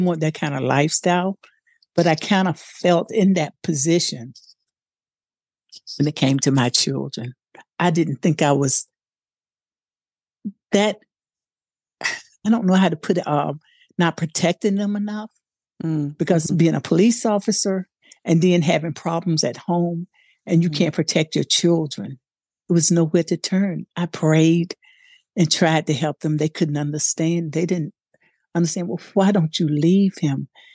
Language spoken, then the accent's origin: English; North Carolina, United States; because growing up in North Carolina, the men in North Carolina back in the days when I was growing up, they would beat on their wives.